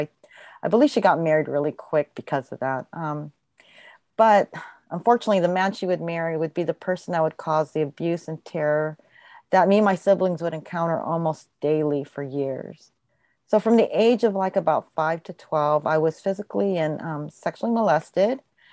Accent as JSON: {"language": "English", "country": "Philippines", "said": "And being Asian, it was so instilled, or being Filipino, it was so instilled to have education as your priority."}